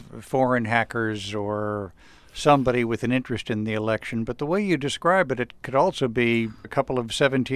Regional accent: Chicago, Illinois, United States; Well, I say this as a Chicagoan.

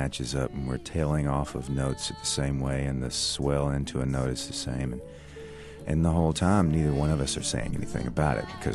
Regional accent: Alabama, United States; also born or lived in Tennessee; Well, I grew up in North Alabama and Southern Tennessee and grew up with my dad listening to tons of country records

